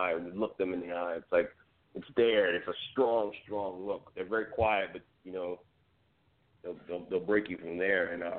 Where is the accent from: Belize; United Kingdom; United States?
Belize; the neighborhood where I grew up in Belize, there's another ironic point that the nickname of that neighborhood was called Old Japan, you know.